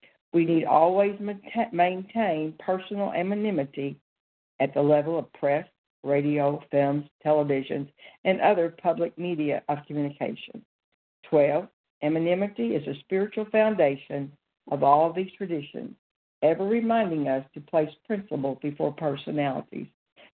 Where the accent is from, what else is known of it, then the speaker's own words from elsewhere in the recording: Pensacola, Florida, United States; I'm from Pensacola, Florida